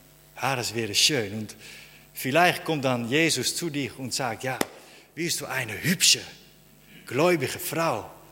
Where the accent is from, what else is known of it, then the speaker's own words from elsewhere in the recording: Netherlands; German is a second language; Ich bin ein Holländer und Deutsch ist auch ein bisschen eine schwierige Sprache für mich.